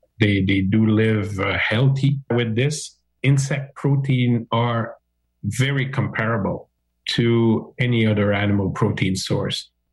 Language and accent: English; Montreal, Quebec, Canada; I'm an agrologist from Montreal area in Quebec.